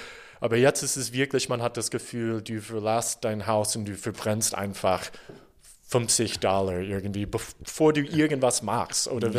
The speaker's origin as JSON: {"language": "German", "region": "New Jersey", "country": "United States", "lives_now": "Germany", "said": "Ich komme aus New Jersey"}